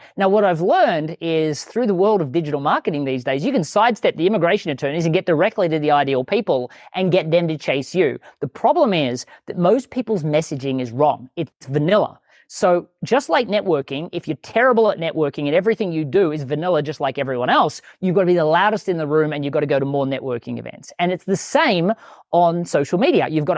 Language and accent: English; Australia; moved away as an adult; now in United States; I was terrified moving from Australia to the US.